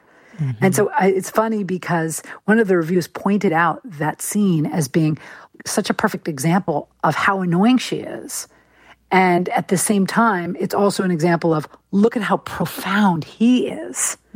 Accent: San Francisco, California, United States; now in Manhattan, United States; I'm from San Francisco. I live in Manhattan.

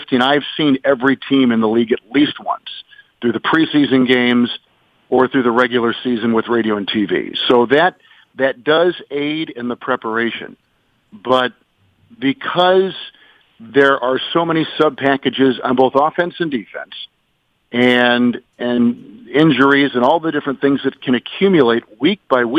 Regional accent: Green Bay, Wisconsin, United States; I grew up in a football family. I grew up in Green Bay.

